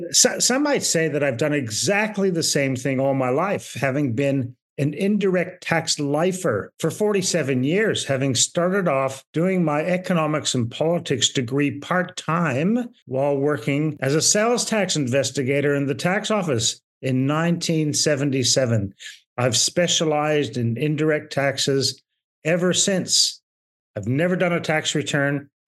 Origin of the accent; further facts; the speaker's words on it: Australia; also born or lived in Canada; I am Canadian born to Irish parents, and I've been in Australia since I was 12 years old.